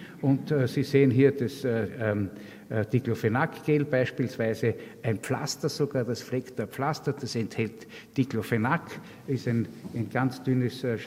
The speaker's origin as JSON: {"language": "German", "country": "Austria", "said": "bei uns in Österreich"}